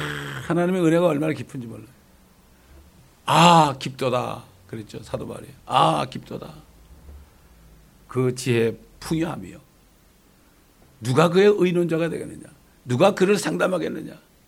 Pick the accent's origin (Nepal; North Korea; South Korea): South Korea; 우리 한국 사람들이 너무 조그만 나라에서 태어나서 그런지 그저 모두가 다 세계야.